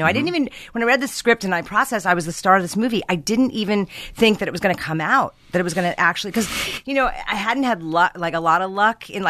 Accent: New York, United States; I grew up outside of New York mm-hmm. City.

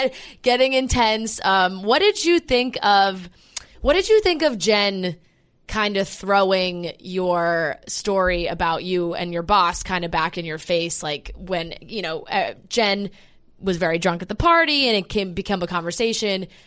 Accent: New Jersey, United States; Like I grew up in New Jersey, so I know what you're talking about

